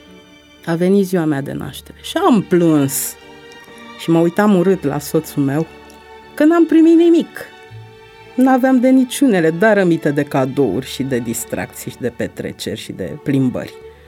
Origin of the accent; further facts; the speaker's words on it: Romania; se lămurea un scurt timp că sunt româncă trăită pe meleaguri mioritice